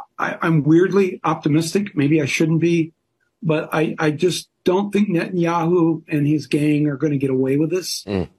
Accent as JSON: {"language": "English", "country": "United States", "said": "I, as an American, I'm helping to fund that."}